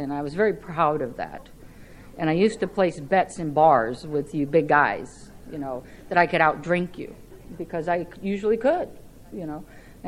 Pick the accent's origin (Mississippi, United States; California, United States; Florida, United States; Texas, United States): Florida, United States; South Miami; moved away as an adult; I grew up in the South Miami area and went to school here. And moved when I was 19.